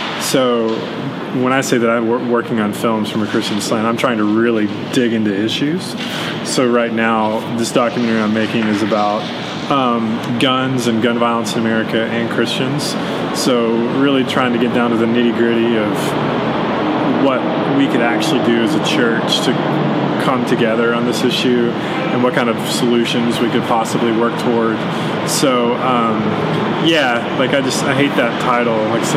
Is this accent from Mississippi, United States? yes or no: yes; Tupelo, Mississippi, United States; I grew up in Tupelo, Mississippi, which is about 45 minutes away from where we are in Oxford. And Tupelo is a very conservative town.